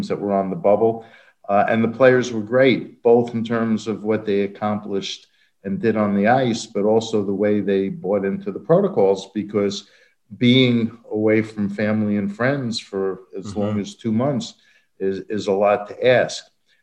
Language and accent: English; New York City, New York, United States; growing up in New York City, we had playgrounds.